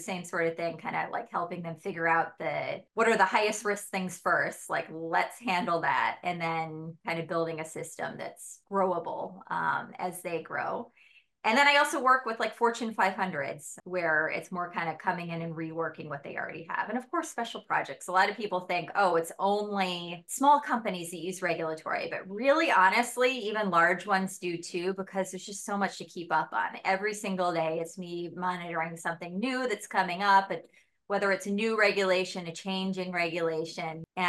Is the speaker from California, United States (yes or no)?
no; Chicago, Illinois, United States; I knew I needed to pay rent or else I had to leave because I'm from Chicago.